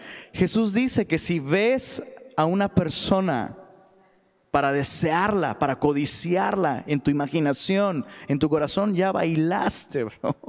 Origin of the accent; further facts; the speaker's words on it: Taxco, Guerrero, Mexico; allá en Taxco, de donde soy originario